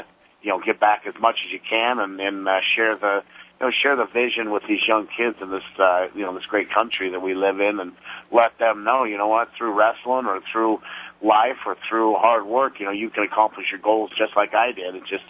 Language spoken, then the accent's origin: English; Afton, Wyoming, United States; now in Logan, United States; I'm actually from Afton, Wyoming. I'm living in Logan, Utah